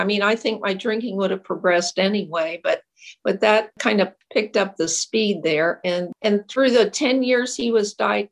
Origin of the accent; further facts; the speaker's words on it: Cincinnati, Ohio, United States; You know, I grew up in Cincinnati, Ohio, lived in Cincinnati my whole life